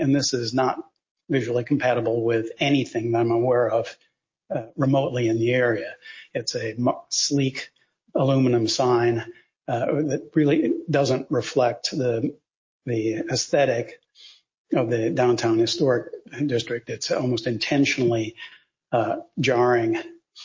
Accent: Michigan, United States; I come from the Rust Belt as well, Michigan.

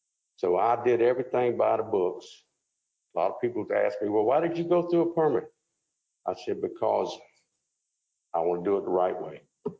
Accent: Savannah, Georgia, United States; I was raised here in Savannah, and Twickenham is where I've been since 1978.

